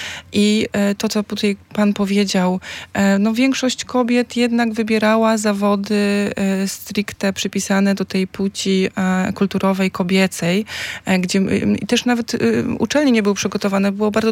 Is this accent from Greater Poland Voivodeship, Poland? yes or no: no; Grudziądz, Kuyavian-Pomeranian Voivodeship, Poland; Ja pochodzę z mniejszego miasta, bo z Grudziądza, gdzie wówczas było 100 tysięcy osób, dzisiaj już jest około 75 tysięcy mieszkańców.